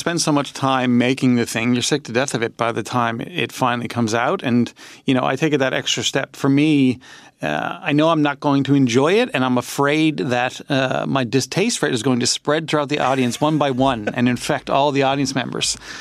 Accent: St. John's, Newfoundland and Labrador, Canada; I grew up in St. John's next to Boring Park there, for people who know, in the west end of town.

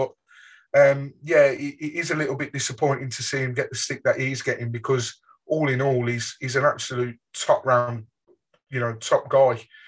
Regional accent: Birmingham, West Midlands, United Kingdom; Obviously, I grew up in Birmingham and so did

